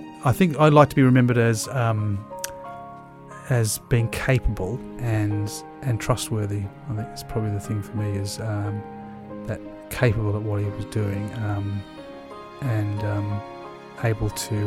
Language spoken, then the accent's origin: English; Australia; moved away; also born or lived in Bristol, United Kingdom / Dublin, Ireland; I'm an Aussie, but my parents are Dutch